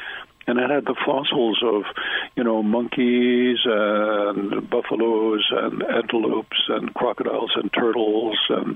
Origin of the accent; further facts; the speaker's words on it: New York City, New York, United States; I grew up in New York City, and my mother or my au pair used to take me to Central Park.